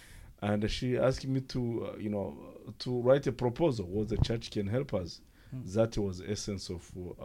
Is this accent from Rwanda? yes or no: yes; Rwanda; moved away; Rwanda is located in Central Africa.